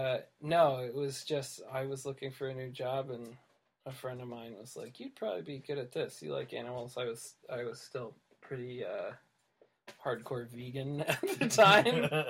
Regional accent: Great Smoky Mountains, United States; So it's something that growing up in the Smoky Mountains kind of had always stuck with me.

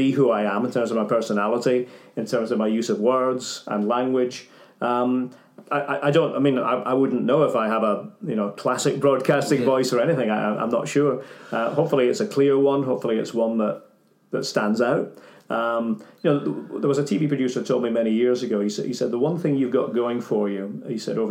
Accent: Aberdeen, Scotland, United Kingdom; I'm from Aberdeen. There are days, if I'm not working, I might go and watch Aberdeen with some friends

